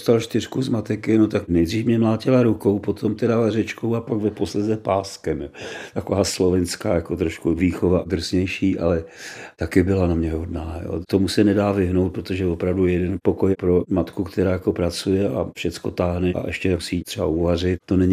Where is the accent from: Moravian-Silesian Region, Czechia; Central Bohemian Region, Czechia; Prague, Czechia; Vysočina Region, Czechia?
Prague, Czechia; Narodil jsem se tady v Praze a jsem v podstatě Pražan.